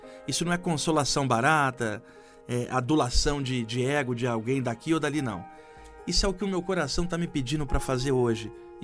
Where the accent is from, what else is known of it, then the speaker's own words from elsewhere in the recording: Rio de Janeiro, Brazil; now in São Paulo, Brazil; eu hoje de fora, olhando o Rio de Janeiro, e peço a Deus que ilumine tanto a cidade onde eu cresci, e eu agradeço por ter vivido lá tantos anos, assim como agradeço estar em São Paulo hoje, vivendo aqui também.